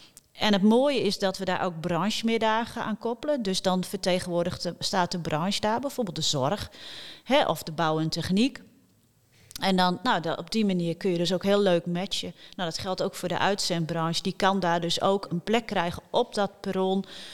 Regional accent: Oosterwolde, Friesland, Netherlands; ik ben opgegroeid in Oosterwolde.

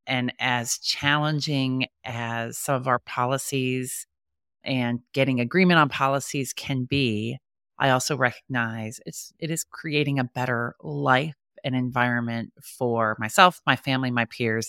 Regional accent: United States; So my bias, being an American and frankly just not knowing a lot about Eastern Europe

